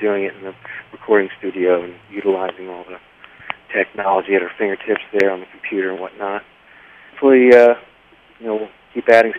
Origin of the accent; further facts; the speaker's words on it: Fredericksburg, Virginia, United States; born there; I was born in Fredericksburg, Virginia.